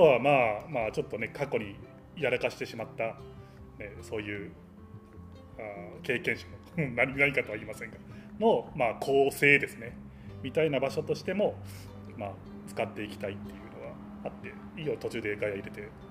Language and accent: Japanese; Saga, Japan; now in Kobe, Japan; 生まれも育ちも農家、まあ、佐賀県の梨農家で、まあ、実家がダムに沈んだんで神戸に気づいたら流れ着いてました。